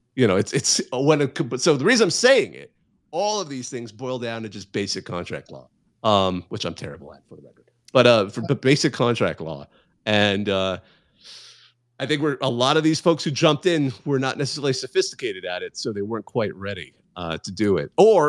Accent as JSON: {"language": "English", "town": "Bakersfield", "region": "California", "country": "United States", "tie": "born or raised there", "said": "I'm now thinking, because I grew up in Bakersfield"}